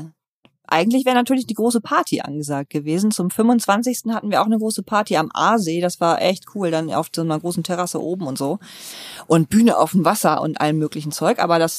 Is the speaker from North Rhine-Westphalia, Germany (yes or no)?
no; Wilhelmshaven, Lower Saxony, Germany; Ich komme aus Wilhelmshaven, also direkt von der Nordseeküste.